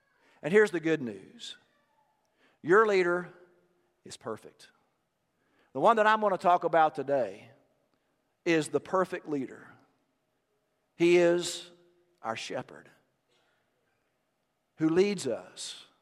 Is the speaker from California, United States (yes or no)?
no; Texas, United States; Growing up in Texas, there were many cattle ranches